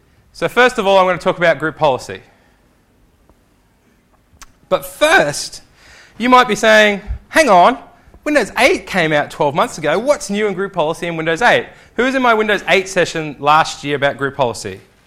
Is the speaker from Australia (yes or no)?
yes; Australia; If you might have told by the accent, I'm from Australia.